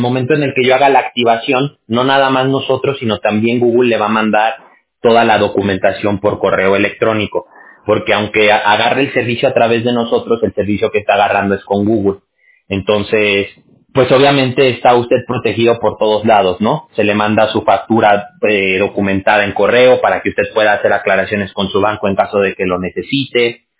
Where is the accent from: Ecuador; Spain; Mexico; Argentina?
Mexico; Aguascalientes; Yo soy de Aguascalientes.